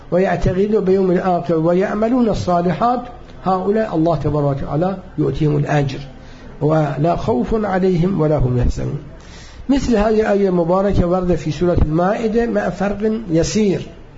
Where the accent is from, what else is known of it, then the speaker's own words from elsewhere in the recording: Syria; أنا كان بعض اللقاءات كان عندنا في سوريا